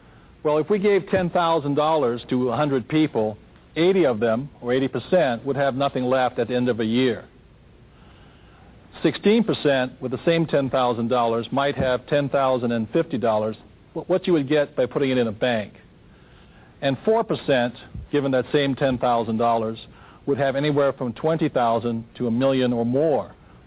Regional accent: Hawaii, United States; I am fourth-generation Japanese-American, born and raised in Hawaii.

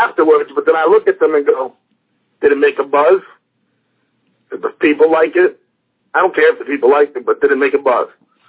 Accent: New York, United States; I'm a New Yorker, but Philadelphia made

